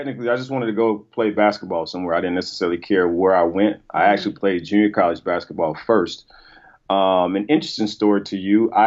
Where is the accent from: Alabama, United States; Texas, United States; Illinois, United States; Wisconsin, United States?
Alabama, United States; Skipperville; now in Los Angeles, United States; I'm a dude from Skipperville, Alabama, that's currently living in Los Angeles, man, pursuing this thing called a dream.